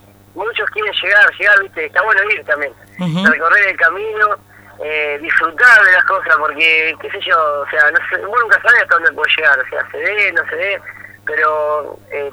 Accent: Rawson, Buenos Aires Province, Argentina; No, no, yo soy de Rawson

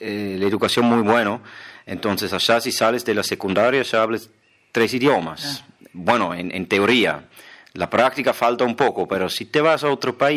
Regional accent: Switzerland; moved away; Es muy parecido a mi pueblo en Suiza también.

